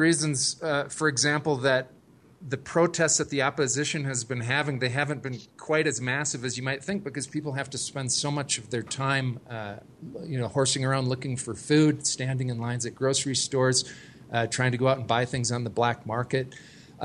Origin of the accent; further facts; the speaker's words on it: United States; Myself as an American going into Venezuela